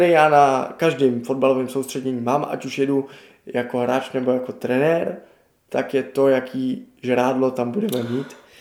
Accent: Prague, Czechia; že jsem z Letný zejména

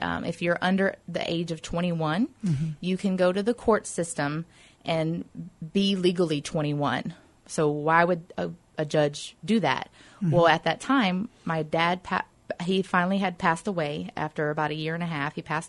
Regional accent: Mississippi, United States; accent: Mississippi; also born or lived in Waianae, United States; Originally, I'm from Mississippi. You can probably hear the accent. I get that a lot.

